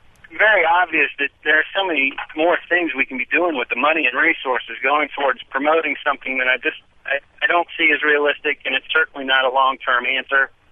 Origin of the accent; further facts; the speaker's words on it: West Virginia, United States; growing up in West Virginia, in the heart of a coal mining area